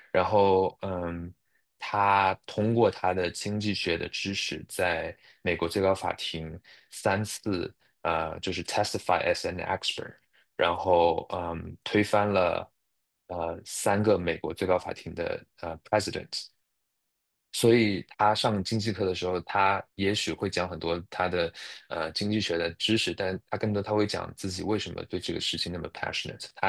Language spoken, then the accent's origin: Chinese; China; 我跟他说我来自中国